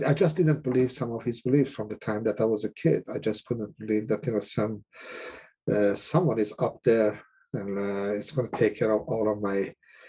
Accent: Iran; moved away as an adult; now in United States; I'm originally from Iran. I came to the States in 1978. I did not come here to stay.

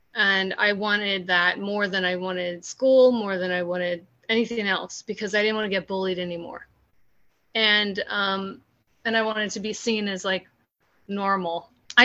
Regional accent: California, United States; And so I'm from California originally, so Southern California.

